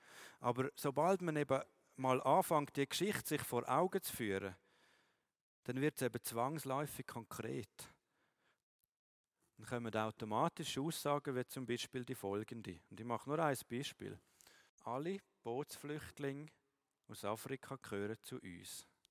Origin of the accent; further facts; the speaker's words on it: Switzerland; Auch wenn ich als Schweizer Bürger gerne noch gewisse Einschränkungen anbringen würde